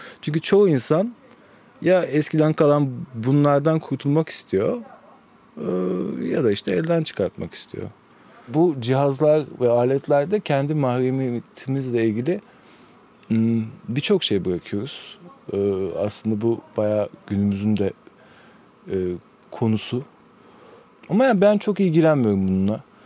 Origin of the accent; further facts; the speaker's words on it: Kadıköy, Istanbul, Turkey; Kadıköy doğumluyum. Yani hep Kadıköy'de yaşadım.